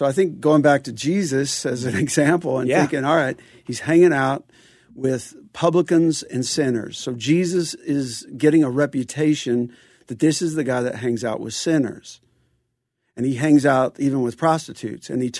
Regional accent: Santa Monica, California, United States; Santa Monica.

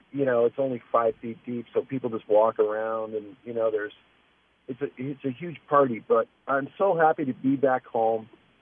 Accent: Detroit, Michigan, United States; I moved back to Detroit. I moved back to my hometown on the lake that I grew up, Lake St. Clair.

